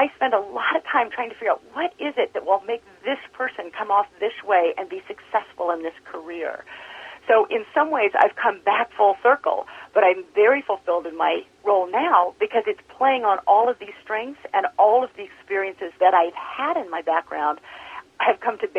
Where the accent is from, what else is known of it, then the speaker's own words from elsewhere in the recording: Midwest, United States; now in New York, United States; and I grew up in the Midwest, and I moved to New York, sort of the classic, here I am in New York City, ready to do theater.